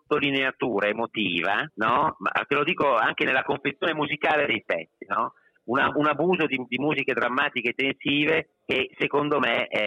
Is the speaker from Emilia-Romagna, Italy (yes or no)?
yes; Parma, Emilia-Romagna, Italy; Io ti posso dire che purtroppo vengo da Parma ed è un posto dove se non prendi per il culo uno vuol dire che non li vuoi bene.